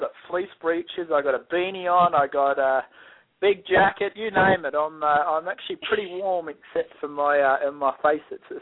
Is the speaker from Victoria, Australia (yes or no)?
no; Sydney, New South Wales, Australia; moved away as an adult; now in Unionville, United States; I'm 30 years old. I was born and bred in Sydney, Australia, and moved to the United States a couple of years ago, and I ride eventing horses in Pennsylvania, Unionville, Pennsylvania.